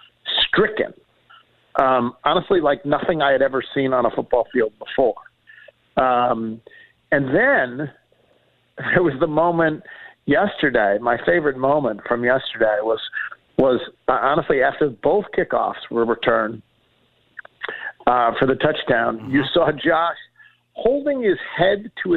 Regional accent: Buffalo, New York, United States; now in Memphis, United States; I really feel lucky that I grew up in Buffalo. I feel lucky that I landed in Memphis

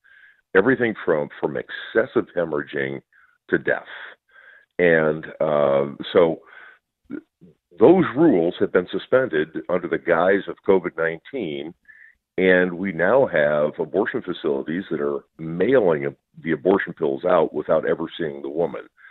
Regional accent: Minnesota, United States; In my home state where I'm at in Minnesota

